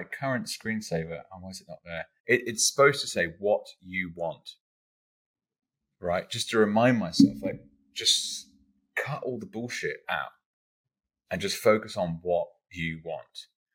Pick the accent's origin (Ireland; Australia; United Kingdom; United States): United Kingdom; London; okay, so I grew up in and around London.